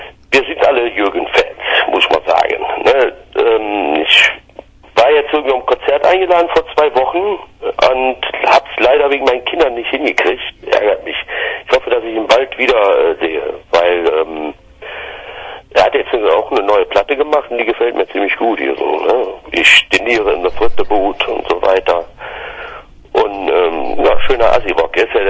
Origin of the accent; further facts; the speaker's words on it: Cologne, North Rhine-Westphalia, Germany; Ich bin Kölner und ich finde